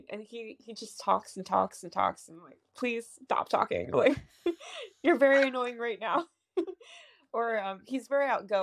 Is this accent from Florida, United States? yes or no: no; West Chester, Pennsylvania, United States; I am from Westchester, Pennsylvania